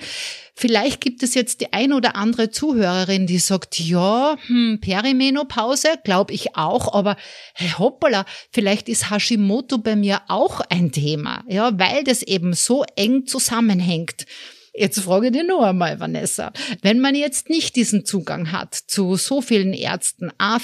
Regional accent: Austria; wenn es bei uns in Österreich gibt es diese gesunden Untersuchung

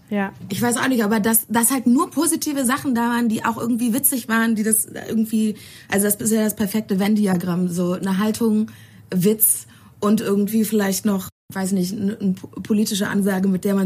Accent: Bonn, North Rhine-Westphalia, Germany; Also, ich komme aus dem Rheinland, ich komme aus Bonn und ich habe mir aufgeschrieben, Akademikerhaushalt, zwei Geschwister.

